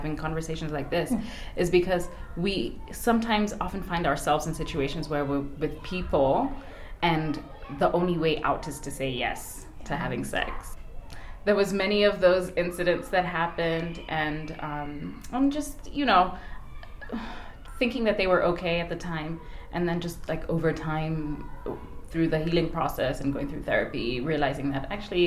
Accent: Kenya; Born and raised in Kenya. I've actually spent my whole entire life here.

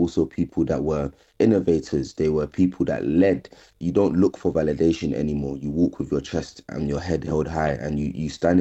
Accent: Sierra Leone; I'm from Sierra Leone myself

